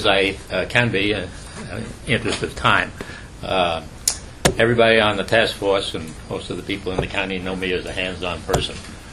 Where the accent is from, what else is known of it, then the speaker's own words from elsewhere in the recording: Yonkers, New York, United States; born there; I was born in Yonkers in 1919, so that will put a little tag on it.